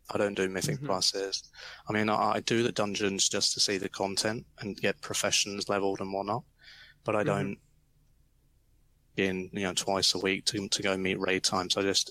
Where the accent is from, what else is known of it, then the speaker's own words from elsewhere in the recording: England, United Kingdom; I'm an English Alliance WoW player who, interestingly, actually plays on US servers.